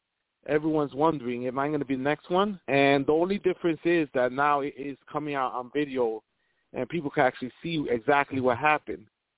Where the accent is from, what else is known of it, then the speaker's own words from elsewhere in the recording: New York City, New York, United States; bus operator, Bronx, New York. Growing up in the Bronx in the 80s and 90s, this is like reminding me of those times.